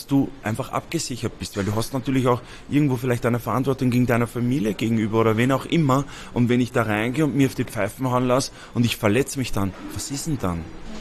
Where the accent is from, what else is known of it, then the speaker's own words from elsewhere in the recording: Austria; ich bin Österreicher